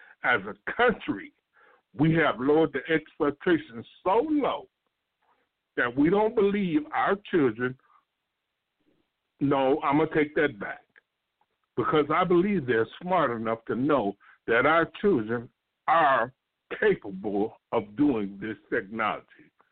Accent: Atlanta, Georgia, United States; You know, I'm from Atlanta, Georgia. So it's a mixed culture.

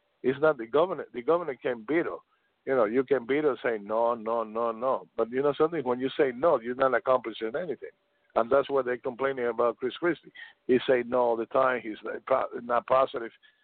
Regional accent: Spain; English is a second language; also born or lived in Cuba; now in United States; I'm born in Cuba with Fidel Castro. I grew up in Spain with Franco. And then I come to Hudson County

